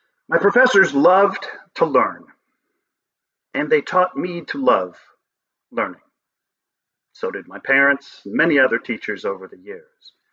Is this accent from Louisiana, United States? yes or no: no; Appleton, Wisconsin, United States; Growing up in Appleton, we could start to play an instrument in band in the sixth grade.